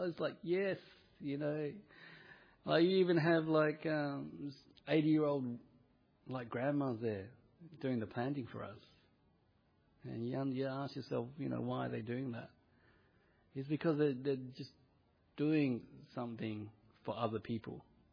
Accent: Australia; we only get taught so much growing up in the West and being Australian

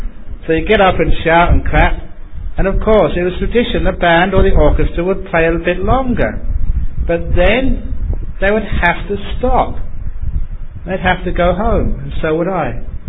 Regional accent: London, United Kingdom; Because as a young man growing up in London, if you haven't read the story, this is in the book, but I'm telling it again, I just delighted in music.

